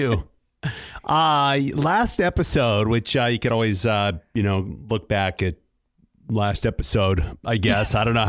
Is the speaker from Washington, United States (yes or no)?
yes; Kent, Washington, United States; Born and raised in the Seattle area, Kent, Washington